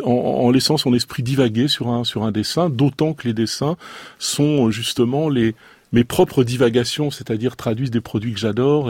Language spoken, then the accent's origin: French; Renaison, Auvergne-Rhône-Alpes, France; also born or lived in Roanne; Je suis né à la campagne, je suis né à Roanne, mais j'étais très souvent à Renaison, qui était à côté de Roanne.